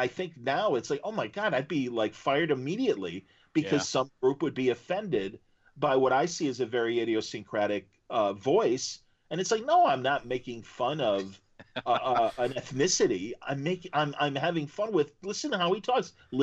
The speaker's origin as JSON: {"language": "English", "town": "Chicago", "region": "Illinois", "country": "United States", "said": "I'm like, I'm from Chicago. You're not impressing me."}